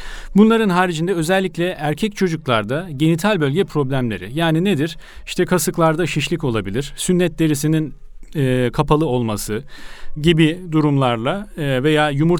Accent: Hatay, Turkey; Memleketimiz Hatay.

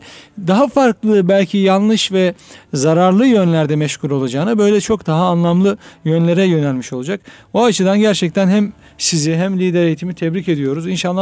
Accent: Anatolia, Turkey; Biz Anadolu'da yetiştik. Üniversite yıllarımızda İstanbul'da tanıştık.

